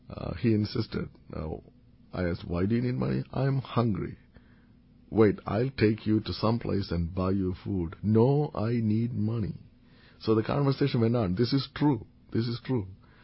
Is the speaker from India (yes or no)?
yes; Kerala, India; English is a second language; if Kerala, my home state, is a model for India, it's very highly unlikely that a dictator will emerge.